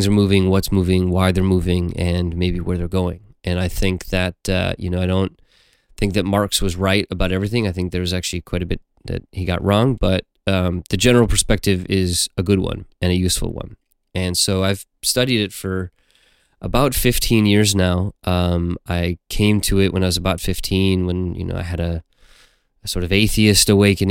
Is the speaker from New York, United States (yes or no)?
no; Minnesota, United States; now in Washington, United States; I'm a American, you know, white male in my early 30s. I grew up in a small town in Minnesota. I've lived a few different places around the U.S.